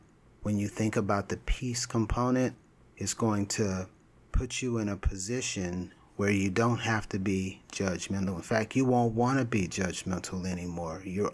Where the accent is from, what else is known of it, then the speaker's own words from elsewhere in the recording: California, United States; because like we're from California, so, you know, we act like Californians from time to time.